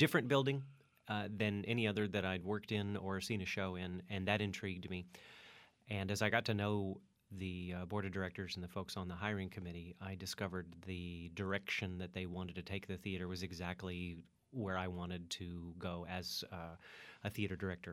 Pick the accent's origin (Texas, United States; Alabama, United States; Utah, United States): Texas, United States; Austin; I grew up in Austin. I like telling people I'm from Hutto because Hutto is a little charming, you know, farm town.